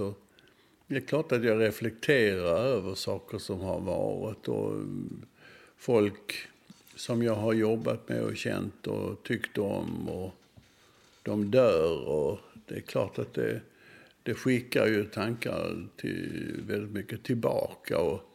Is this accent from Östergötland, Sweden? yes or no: no; Malmö, Skåne, Sweden; jag är född och uppväxt i Malmö och ungefär, jag kan säga 200 meter från där jag bodde i höghus i stan, eller höghus, fyravåningshus i stan